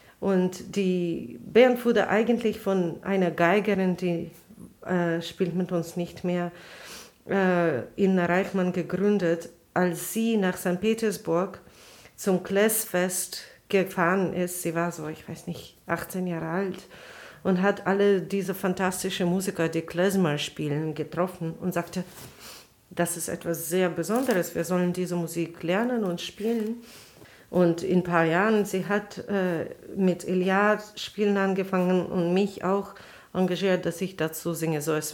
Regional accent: Riga, Latvia; German is a second language; now in Berlin, Germany; Ich komme aus Riga, Lettland und wohne zurzeit in Berlin.

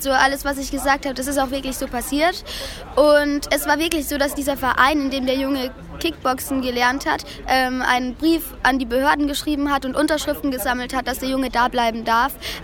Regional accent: Schweinfurt, Bavaria, Germany; ich werde ungefähr in einem Monat 14. Und ich komme aus Schweinfurt, aber trete für Würzburg hier an.

